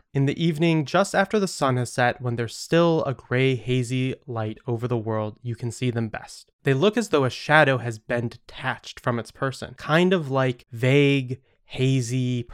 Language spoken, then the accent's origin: English; Michigan, United States; I'm from Michigan, a place that has more shoreline by volume than anywhere else in the world.